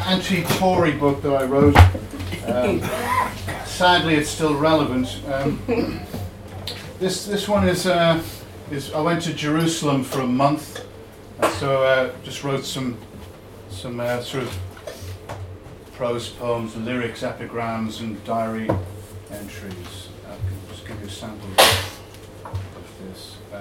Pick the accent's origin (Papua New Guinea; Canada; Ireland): Ireland; now in London, United Kingdom; Living in London as an Irishman, my main problem is conservatism and the Conservative Party.